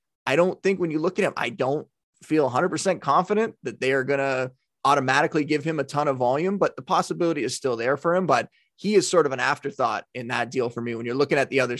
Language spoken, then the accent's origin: English; New York, United States; I mean, you know, growing up near Buffalo, a lot of Bills fans in my fantasy leagues back in the day still are.